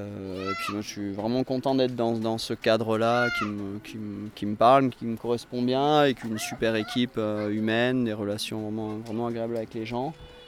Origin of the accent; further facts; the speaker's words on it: Châteauroux, Centre-Val de Loire, France; je suis originaire de Châteauroux et puis j'y suis revenu vivre il y a un peu plus d'un an et demi.